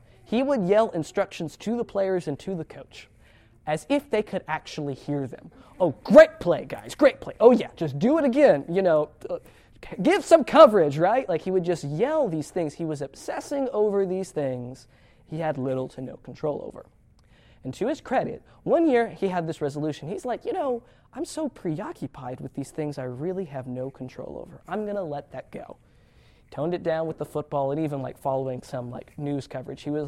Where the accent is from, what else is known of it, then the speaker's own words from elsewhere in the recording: Tennessee, United States; I'm from Tennessee, and Peyton Manning played football there in his college years.